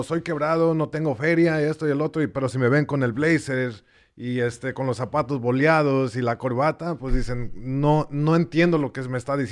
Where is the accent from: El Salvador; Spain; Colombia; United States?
United States; Los Angeles, California; Spanish is a second language; vengo de Los Ángeles, no hablo el español muy bien, lo hablo medio mocho.